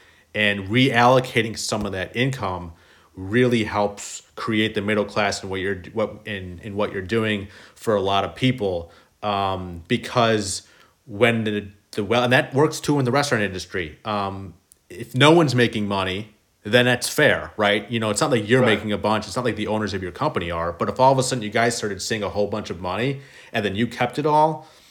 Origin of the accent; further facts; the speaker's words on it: Seattle, Washington, United States; You're from Chicago, I'm from Seattle.